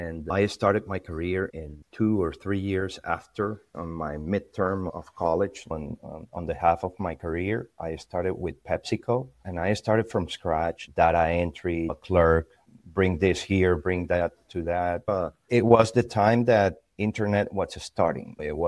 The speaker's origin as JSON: {"language": "English", "town": "Maracay", "region": "Aragua", "country": "Venezuela", "tie": "born or raised there", "also_born_or_lived": "Margarita Island", "said": "I am from Venezuela, as you mentioned, but I grew up in a little island called Margarita Island. And actually, I grew up in another town that is called Maracay, which is 150 kilometers from the capital, Caracas, and grew up in a family with religious principles"}